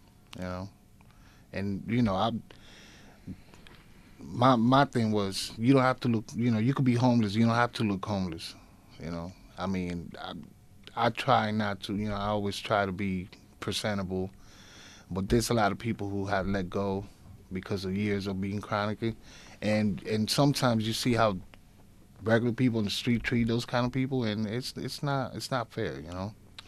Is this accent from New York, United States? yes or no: yes; New York City, New York, United States; also born or lived in Puerto Rico; Me, I grew up in New York City, mm-hmm. Puerto Rico, you know, and here.